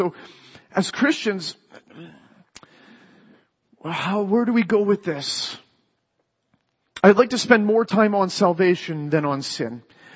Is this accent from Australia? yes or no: no; Canada; We're Canadian.